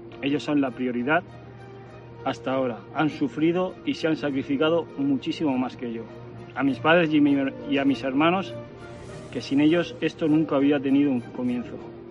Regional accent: Mula, Region of Murcia, Spain; A los vecinos de mi querido pueblo, Mula. He intentado llevar el nombre de mi pueblo por todos los lugares del mundo, siempre con orgullo. Y a mi hermosa región de Murcia. Siempre he representado a mi país, España

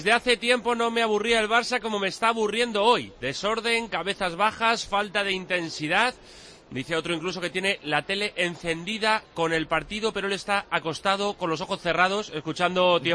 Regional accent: Uruguay; Soy uruguayo y me

